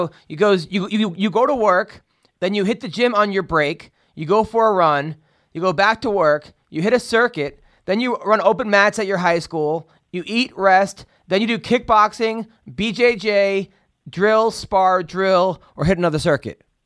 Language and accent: English; Oceanside, New York, United States; Oh, Uniondale. That's a tough area. I grew up in Oceanside.